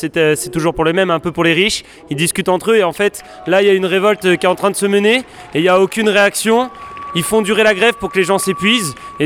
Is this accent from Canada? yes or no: no; Hauts-de-France, France; Moi, je suis venu de la Picardie, donc de très loin, pour participer à cette manif.